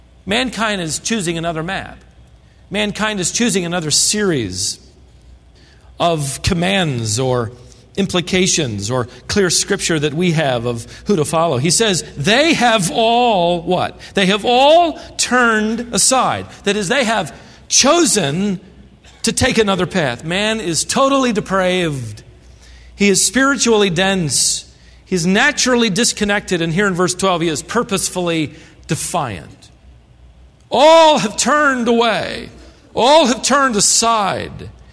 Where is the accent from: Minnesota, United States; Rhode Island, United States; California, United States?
Minnesota, United States; born there; My grandpa's from Minnesota. I was born in Minnesota and half my family.